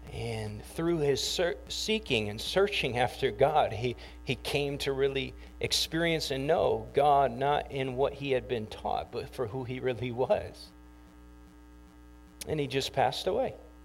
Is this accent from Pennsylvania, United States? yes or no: no; Flint, Michigan, United States; I'm from Flint, so I know what that's like